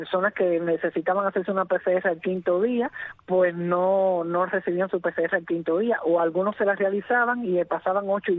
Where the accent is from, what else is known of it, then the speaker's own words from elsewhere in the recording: Cuba; sabemos cómo somos los cubanos